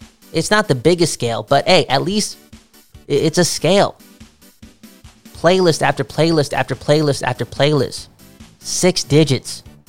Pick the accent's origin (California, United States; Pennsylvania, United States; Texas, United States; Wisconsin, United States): Wisconsin, United States; Green Bay; I'm allowed to be cheesy because I'm from Green Bay, Wisconsin. I'm leaning into my environment, right? I'm from Green Bay, Wisconsin, the place where they make the best cheese.